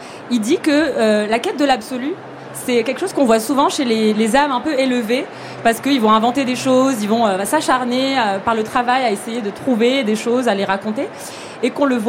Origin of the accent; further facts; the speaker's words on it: Morocco; en tant que Marocaine, de découvrir ce fameux voisin qui habite en face de vous